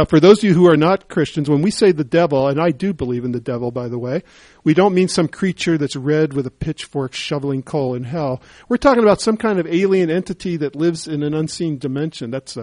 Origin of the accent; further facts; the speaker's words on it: California, United States; I come from California where California has many small towns too, but I don't live in one of them.